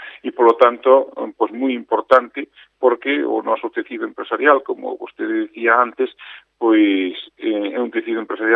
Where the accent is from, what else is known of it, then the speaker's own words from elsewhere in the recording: Galicia, Spain; now in Lugo, Spain; Eu estou desde moitos anos xa afincado aquí na cidade de Lugo e proveño da Mariña de Lugo, non? Meus pais son da Mariña de Lugo, de dous povos maravillosos, un Foz e outro Cervo.